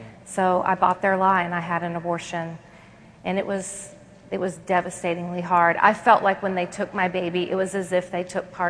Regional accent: North Carolina, United States; That's right. I'm from North Carolina

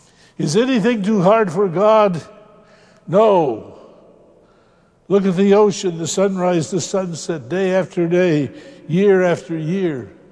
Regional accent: Iowa, United States; and we were born and raised in Northwest Iowa.

